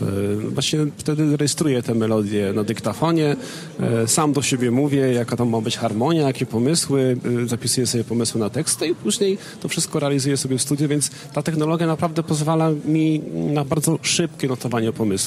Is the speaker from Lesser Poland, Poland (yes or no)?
yes; Zubrzyca Dolna, Lesser Poland, Poland; Wychowałem się w małej wsi w Zubrzycy Dolnej, to jest mała wieś na Orawie, na południu Polski